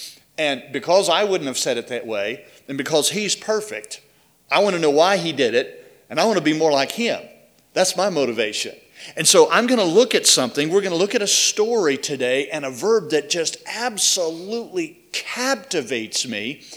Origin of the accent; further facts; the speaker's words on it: Greenville, Mississippi, United States; I was born in Greenville and brought up in Greenville